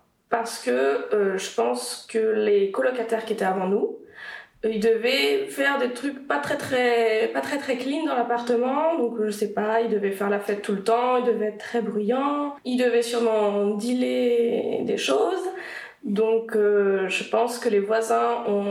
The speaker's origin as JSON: {"language": "French", "town": "Toulouse", "region": "Occitanie", "country": "France", "also_born_or_lived": "Brittany", "lives_now": "Berlin, Germany", "said": "Je viens donc de Toulouse et de Bretagne."}